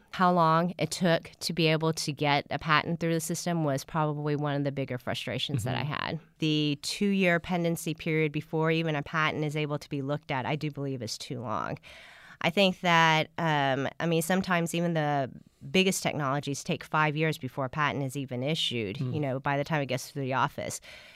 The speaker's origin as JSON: {"language": "English", "town": "Houston", "region": "Texas", "country": "United States", "tie": "born or raised there"}